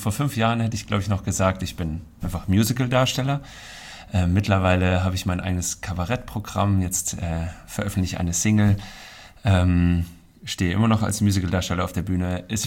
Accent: Künzell, Hesse, Germany; Und früher im Künzell bin ich aufgewachsen

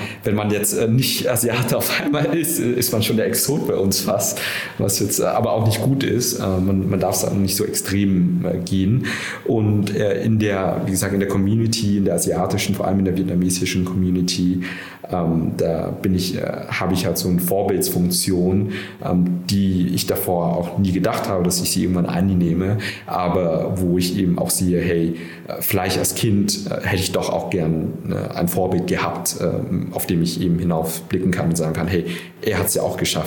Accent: Nuremberg, Bavaria, Germany; Ist eigentlich Franken. Nürnberg ist meine Heimat.

